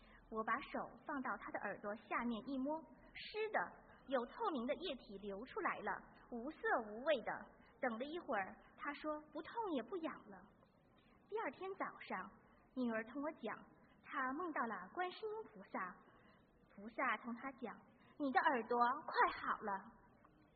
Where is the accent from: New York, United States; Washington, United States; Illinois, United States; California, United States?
California, United States; Los Angeles; 我是来自洛杉矶的